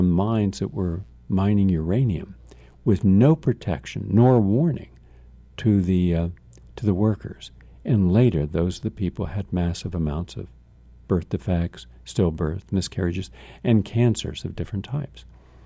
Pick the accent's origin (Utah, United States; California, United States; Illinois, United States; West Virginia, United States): West Virginia, United States; Parkersburg; also born or lived in Weirton / Wheeling; now in Steubenville, United States; Now, I lived in Weirton. I live in Steubenville. I live in Wheeling, West Virginia. My hometown was Parkersburg. It's a very small area.